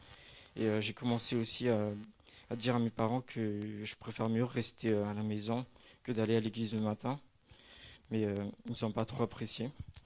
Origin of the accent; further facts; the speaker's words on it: Madagascar; j'ai 21 ans, je suis originaire de Madagascar